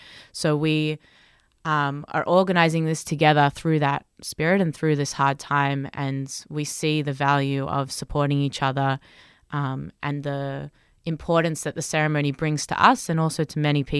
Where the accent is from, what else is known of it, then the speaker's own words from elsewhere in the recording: Melbourne, Victoria, Australia; moved away as an adult; now in Israel; I'm originally from Melbourne, from Australia. I grew up, you know, in the Jewish community there and felt very connected to Israel and learned Hebrew growing up.